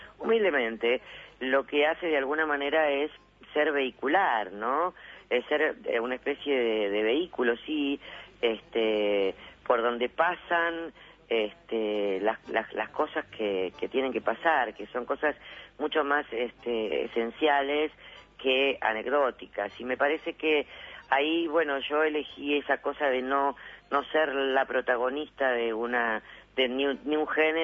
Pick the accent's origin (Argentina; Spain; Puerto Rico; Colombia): Argentina; Avellaneda, Buenos Aires Province; sí reconozco que soy de Avellaneda, que no fui una mina pobre